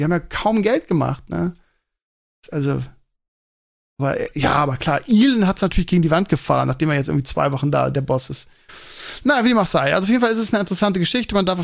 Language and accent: German; Bremen, Germany; in Hamburg heißt das Bücherhalle, aber kenne ich als Bremer nicht den Begriff.